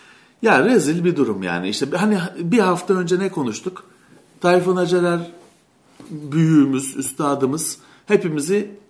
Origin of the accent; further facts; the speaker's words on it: Istanbul, Turkey; ben inanamıyorum bir İstanbullu olarak